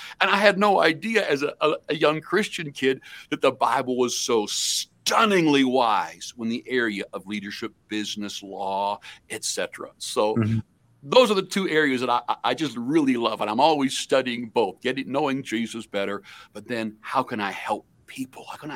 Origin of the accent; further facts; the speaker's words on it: Weldon, Saskatchewan, Canada; now in Winnipeg, Canada; No, I was born in Porcupine Plains, Saskatchewan.